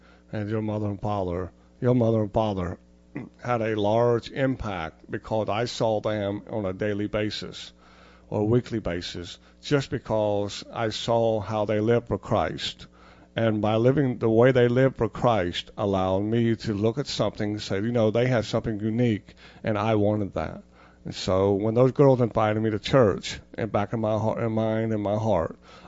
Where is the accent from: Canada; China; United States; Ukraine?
United States; Portsmouth, Ohio; I was born and raised in Portsmouth, Ohio area. And then I moved to Wayne Hills in Portsmouth, Ohio, where my mother had raised five children.